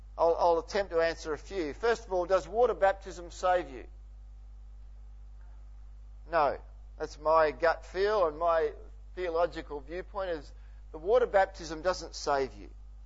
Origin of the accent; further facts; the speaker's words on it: Harvey, Western Australia, Australia; I grew up in Harvey, a little country town, and was part of a Church of Christ there